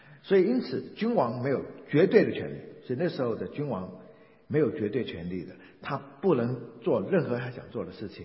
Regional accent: China; 我们中国人的观念就是国家是什么？你记得国下面是个家，没有家是没有国的

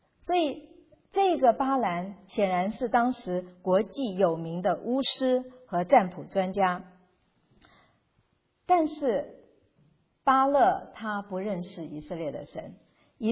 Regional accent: China; 就是说来像我们中国人所说的算命一样的去预言预告将来。

